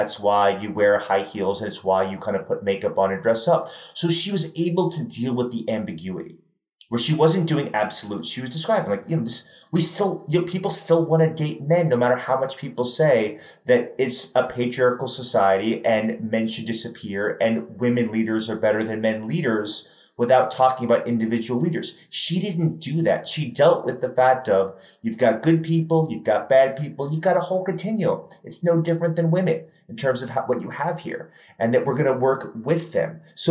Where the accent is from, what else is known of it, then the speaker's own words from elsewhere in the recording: New York City, New York, United States; I mean, I'm from New York City.